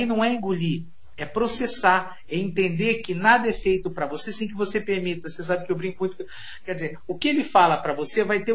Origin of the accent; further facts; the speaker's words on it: Cambará, Paraná, Brazil; Eu sou da roça, né, Olga? Sabe que eu sou paranaense, lá do norte do Paraná, de Cambará.